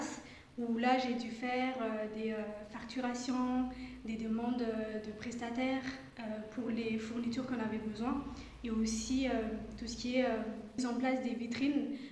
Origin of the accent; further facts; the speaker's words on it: Madagascar; moi je viens de Madagascar et je parle couramment le malgache, le français aussi écrit à l'oral. Je me débrouille pas mal en anglais. L'espagnol aussi, j'y pratique, mais pas énormément que ça, mais je peux me débrouiller.